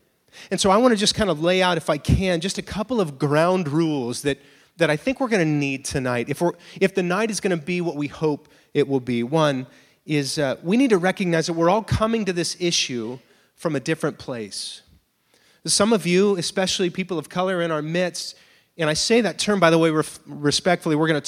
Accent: Clovis, California, United States; And I grew up in Clovis. I went to Dry Creek Elementary, Kasner Junior High, Clovis West High School, and then Fresno State.

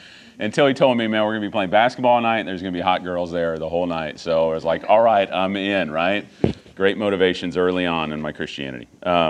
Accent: Dallas, Texas, United States; moved back to where she was from, which was the Dallas area in Texas. And so I grew up in North Dallas and grew up in a non-believing home.

